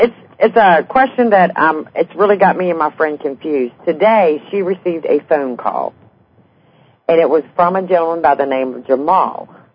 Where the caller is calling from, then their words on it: West Virginia, United States; I'm calling from West Virginia.